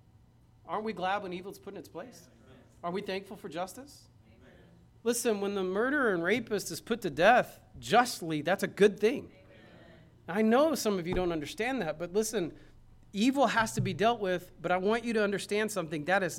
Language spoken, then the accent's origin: English; United States; I don't know, but I'm thankful that I'm American.